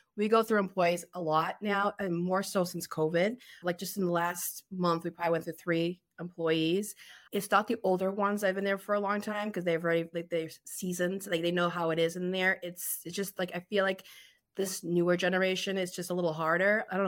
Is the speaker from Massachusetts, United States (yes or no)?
yes; Peabody, Massachusetts, United States; It was a small business in Peabody, my hometown.